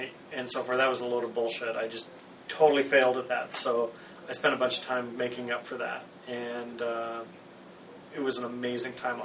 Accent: Kamloops, British Columbia, Canada; born there; So when I was 6 years old up in Canada, I was born in Kamloops, British Columbia, and I started skateboarding.

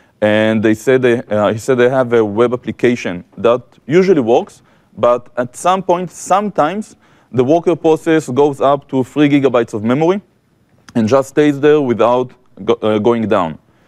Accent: Israel; English is a second language; This strange accent that I have is because I come from Israel, where I work as an architect

